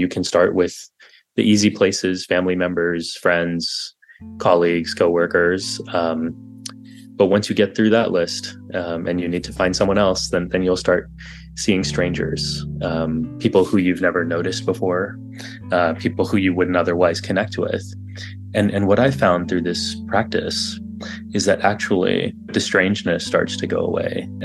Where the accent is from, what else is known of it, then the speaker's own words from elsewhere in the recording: Texas, United States; And maybe it's because I grew up in Texas and there's a lot of that kind of judgment.